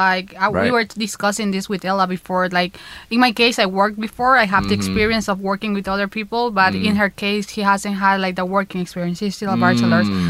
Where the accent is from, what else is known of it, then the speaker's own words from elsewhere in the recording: Honduras; English is a second language; I come from Honduras. In Honduras, there's